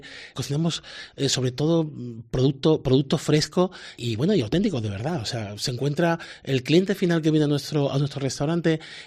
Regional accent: Málaga, Andalusia, Spain; Yo soy de origen andaluz, soy de Málaga

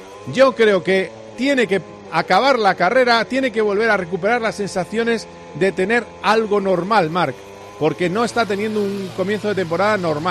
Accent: Alcobendas, Community of Madrid, Spain; No le gusta mucho cuando le recuerdo que yo soy vecino, porque yo soy de Alcobendas

